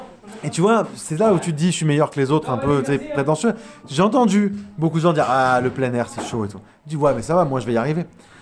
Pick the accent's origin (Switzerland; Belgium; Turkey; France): Turkey; Mais n'oubliez pas que je suis turc.